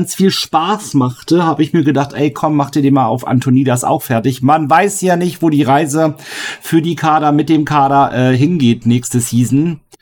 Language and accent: German; Northern Germany, Germany; Und da merkt man, ich komme aus dem Norden halt irgendwie, ne?